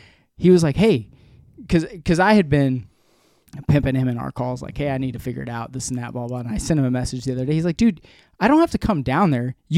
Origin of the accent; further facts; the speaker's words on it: Blue Springs, Missouri, United States; yeah, I'm from Blue Springs. It's like the first thing out of my mouth.